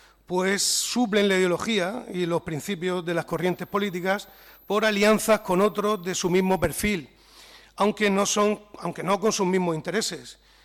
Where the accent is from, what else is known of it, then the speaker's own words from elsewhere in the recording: Cartagena, Region of Murcia, Spain; Para ellos, los demás no somos cartageneros, no somos suficientemente cartageneros y actuamos bajo consignas que nos imponen otros desde fuera de Cartagena.